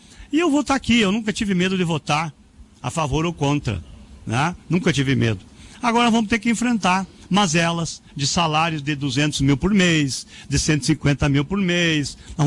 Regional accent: Soledade, Rio Grande do Sul, Brazil; born there; em Soledade, no interior de Soledade, que era Mormaço. E dali que eu vim, e um dia para lá que eu vou.

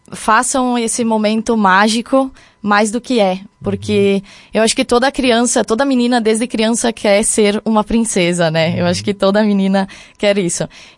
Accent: Coronel Pilar, Rio Grande do Sul, Brazil; Eu sou de Coronel Pilar, nasci lá, vivo até hoje. Estou construindo lá, é minha terra, né? Vai ficar para sempre isso.

